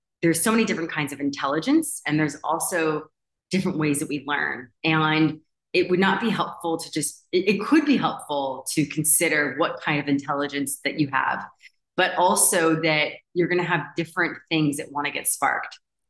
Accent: United States; having being a resident in different countries, I've had to, as an American, I've had to really understand international tax law.

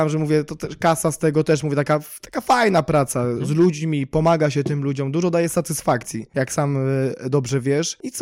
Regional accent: Nowy Dwór Mazowiecki, Masovian Voivodeship, Poland; bo ja z Nowego Dworu Mazowieckiego

